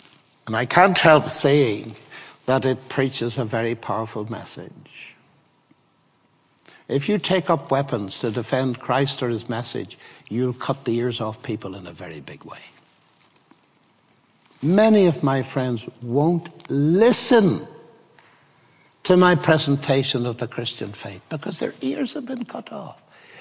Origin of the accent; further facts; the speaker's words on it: Ireland; Now, I come from Ireland. You may have recognized that on the way along.